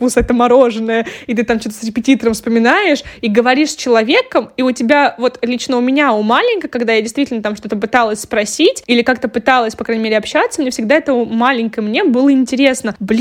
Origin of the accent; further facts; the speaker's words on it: Ryazan, Ryazan Oblast, Russia; в котором живут мои родители сейчас в моем родном городе Рязань.